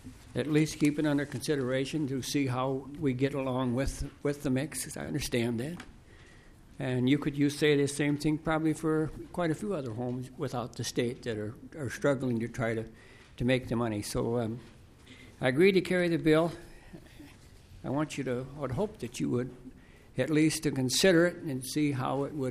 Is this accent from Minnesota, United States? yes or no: yes; Tracy, Minnesota, United States; I live 4 miles from Tracy. That's my hometown.